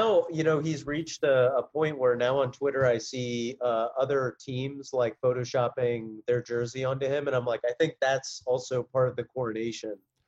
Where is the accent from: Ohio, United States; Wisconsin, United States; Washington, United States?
Ohio, United States; Cincinnati; Growing up in Cincinnati, no one's like, true. There's not an NBA town.